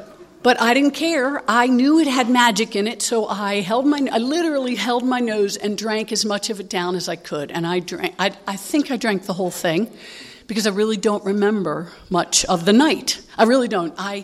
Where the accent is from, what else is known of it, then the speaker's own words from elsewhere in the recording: East Coast, United States; And so I grew up on the East Coast. I grew up in a family of, Irish Catholic people.